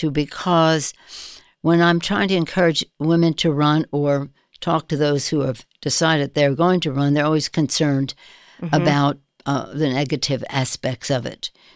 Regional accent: San Francisco, California, United States; and I'm a progressive from San Francisco

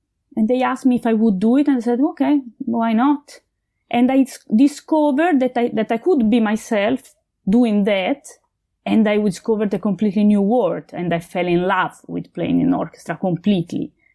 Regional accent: Florence, Tuscany, Italy; also born or lived in Berlin; in Berlin for a few years, but now I moved back to Florence, where my family lives. And let's say I know I'm from Florence, and I can see that is my home, Florence. But I feel that my life will fit in different towns. And I'm Italian.

